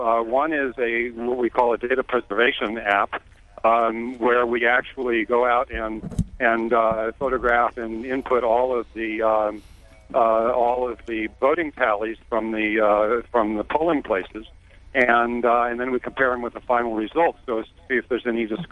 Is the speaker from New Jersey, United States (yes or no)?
no; San Diego, California, United States; I'm a foreigner. I'm from the West Coast. I'm San Diego.